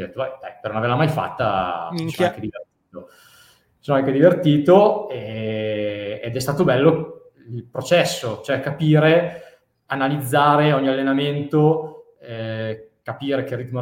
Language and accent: Italian; Lodi, Lombardy, Italy; gli ho detto ma guarda che io sono di Lodi